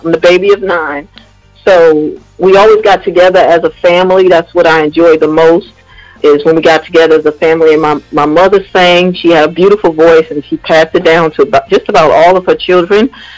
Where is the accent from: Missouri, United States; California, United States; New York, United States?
New York, United States; New York City; Well, growing up in Harlem, it was fun. I didn't realize that we were poor until I got older.